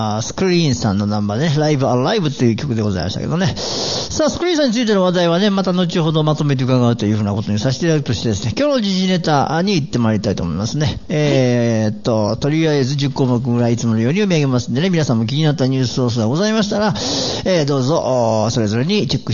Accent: Mie, Japan; 私の出身が伊勢志摩ってところなんですよ。

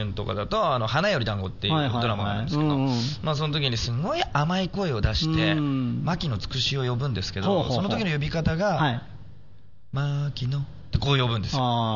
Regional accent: Chiba, Japan; 僕あの地元が千葉ですので、

